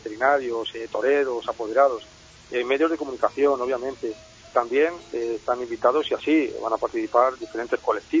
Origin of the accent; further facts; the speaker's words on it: Castilla-La Mancha, Spain; un municipio de mi tierra, de Ciudad Real, de Cinco Casas, por ejemplo, que es un municipio de 700 habitantes